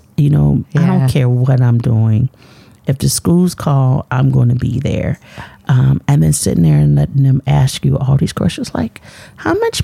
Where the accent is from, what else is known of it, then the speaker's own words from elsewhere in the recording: Harrisonburg, Virginia, United States; is being able to serve my hometown, but also all the people that I come into contact with, hearing their stories, mm-hmm. understanding why they have chosen Harrisonburg to be their home